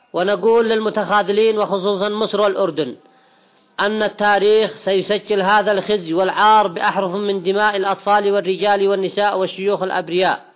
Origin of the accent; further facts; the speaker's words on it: Yemen; أما بالنسبة لنا كيمنيين فنحن مستمرين في نصرة أخواننا في غزة